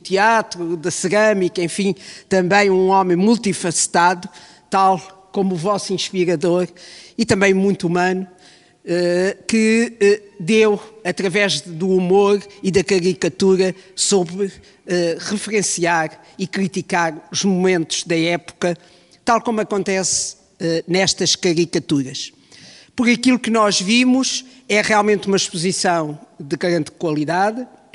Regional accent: Caldas da Rainha, Leiria, Portugal; venho das Caldas da Rainha

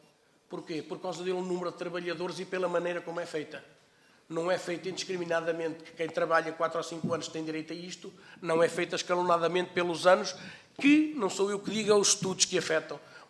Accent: Figueira da Foz, Centro, Portugal; eu sou da Figueira da Foz

